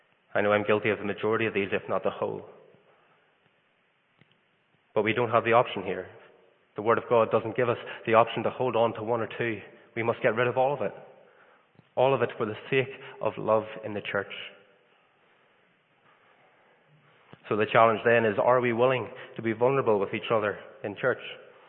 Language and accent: English; Newry, Northern Ireland, United Kingdom; When I'm back home in Ireland, in my hometown, I'm known as a … I have my father's eyes.